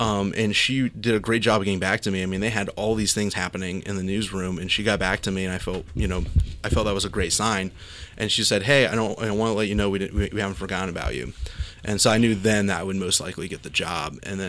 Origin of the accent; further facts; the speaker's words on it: Dayton, Ohio, United States; that I'm from Dayton, and I'm from, like, the greater Dayton area, and that, you know, I would love to have an opportunity to, you know, report for my hometown paper.